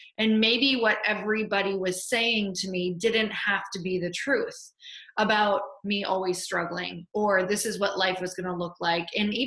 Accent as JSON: {"language": "English", "region": "Michigan", "country": "United States", "tie": "born or raised there", "said": "I am from a really small town. So I'm from Upper Michigan, which the closest thing that place that you would actually call a city was about 3 hours away"}